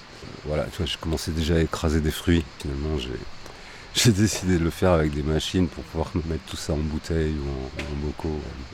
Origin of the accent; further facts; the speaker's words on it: Paris, Île-de-France, France; also born or lived in Le Puy-en-Velay; Paris et le Puy, ma grand-mère, ouais.